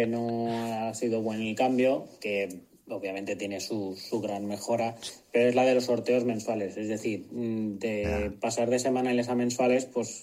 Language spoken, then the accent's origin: Spanish; Valencia, Valencian Community, Spain; tengo 35 años, soy de Valencia, como Alex Enent.